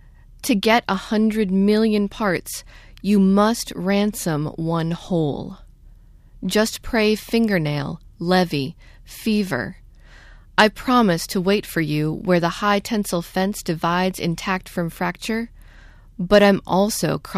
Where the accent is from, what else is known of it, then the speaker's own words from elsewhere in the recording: Michigan, United States; It always says that I'm born and raised in the Upper Peninsula of Michigan